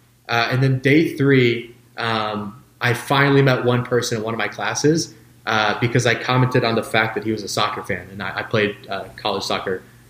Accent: Indianapolis, Indiana, United States; I grew up in Indianapolis, so Colts fans.

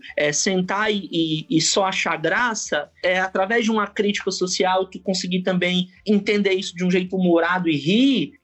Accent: Northeast Region, Brazil; que não parece que eu sou do Nordeste.

